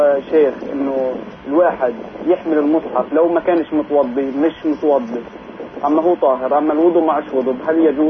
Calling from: Khan Yunis, Gaza Strip, Palestine; من خان يونس.

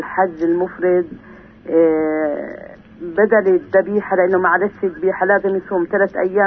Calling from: Nablus, West Bank, Palestine

